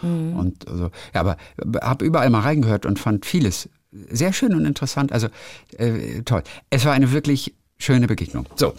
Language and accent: German; Lübeck, Schleswig-Holstein, Germany; aber ich komme aus Lübeck.